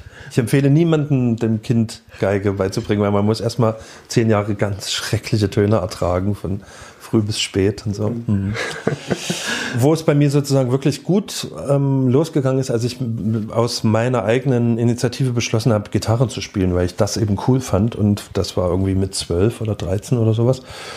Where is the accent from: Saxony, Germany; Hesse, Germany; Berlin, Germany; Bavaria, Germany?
Saxony, Germany; Dresden; also born or lived in Leipzig; Davor Dresden und davor Leipzig. Leipzig, Geburt bis 79 und dann eben Dresden-Prohlis, Neubaugebiet. Von 79 bis 90 bin ich hier rausgezogen.